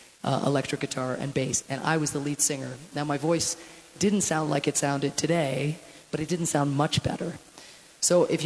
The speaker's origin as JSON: {"language": "English", "country": "Ireland", "said": "sometimes I'd have to cool off, being Irish, you know, for a day or two"}